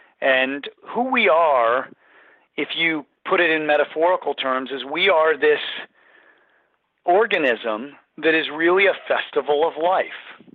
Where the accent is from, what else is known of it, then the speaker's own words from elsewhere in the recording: Colorado, United States; So I grew up in Colorado, and in high school, eons ago, in the 1980s, I had a close group of friends in high school.